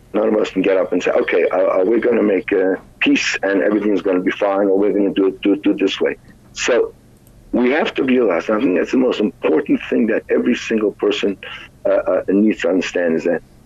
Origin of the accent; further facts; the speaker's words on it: United States; Not the situation in America, and I'm an American, but the American politics seems absolutely completely unreasonable.